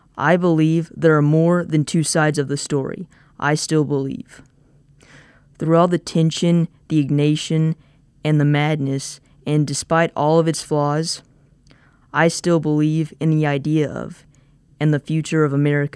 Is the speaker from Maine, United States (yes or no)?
no; Kentucky, United States; from Round County Senior High School, and my piece is called I Still Believe. As a high schooler in Eastern Kentucky, raised in such a polarizing climate